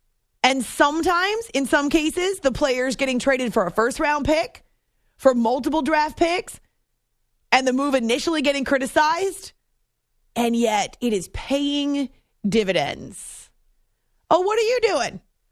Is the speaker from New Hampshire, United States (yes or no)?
yes; New Hampshire, United States; I grew up in New Hampshire and I love snow, so I always wish for a really snowy winter